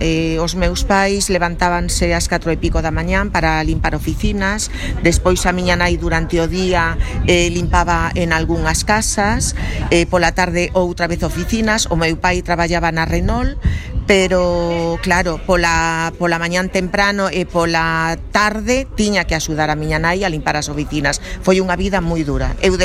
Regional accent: Mones, Galicia, Spain; De Mones. De Mones, que pertence ao concello de Petín. E Petín, claro, é da zona de Valdeorras.

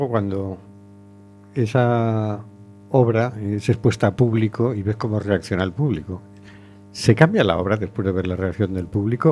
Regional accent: Valencia, Valencian Community, Spain; moved away; Yo me fui de Valencia hace muchos años y cuando a los 20 años volví, ya era otra Valencia, ya.

